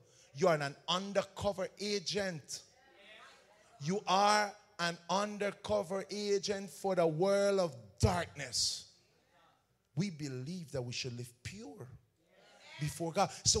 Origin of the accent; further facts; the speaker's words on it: Guyana; Normally, when we were growing up in Guyana, and you see a Bina girl talking on the street, you say, he's reasoning her. Anybody remember that? Yeah, yeah, if you're from Guyana, you know that.